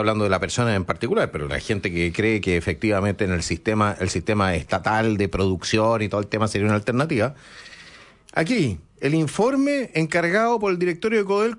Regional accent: Chile; somos todos chilenos, los empresarios y los trabajadores somos chilenos.

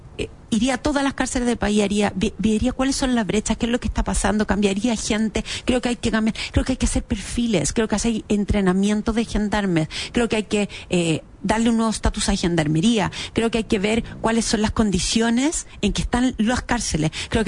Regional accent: Chile; Entonces el temor que tenemos nos ha hecho perder muchas libertades a nosotros como chilenos.

